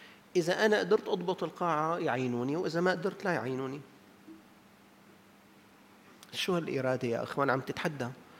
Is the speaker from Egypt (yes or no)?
no; Syria; عندنا بسوريا